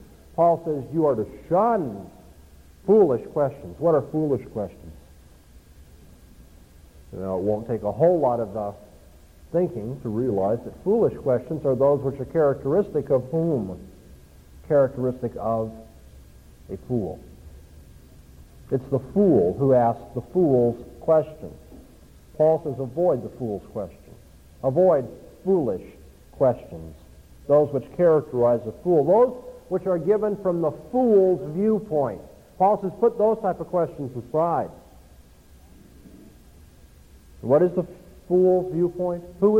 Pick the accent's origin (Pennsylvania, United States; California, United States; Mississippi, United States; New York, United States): California, United States; Now, I'm from Southern California